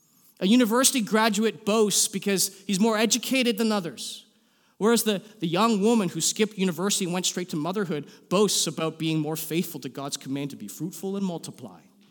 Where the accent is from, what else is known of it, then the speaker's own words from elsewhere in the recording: St. Catharines, Ontario, Canada; I grew up in St. Catharines, Niagara area. Not very many Chinese people there, so my friends were all hockey-playing white Canadians, and that's how I self-identified.